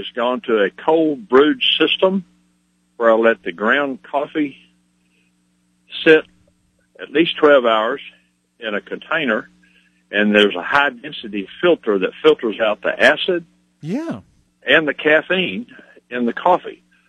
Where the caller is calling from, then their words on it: Tyler, Texas, United States; I'm calling from Tyler.